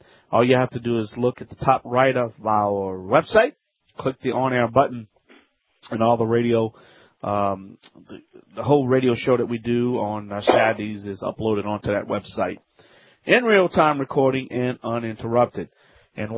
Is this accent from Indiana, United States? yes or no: no; Louisiana, United States; Bon les gens. Goodbye, people.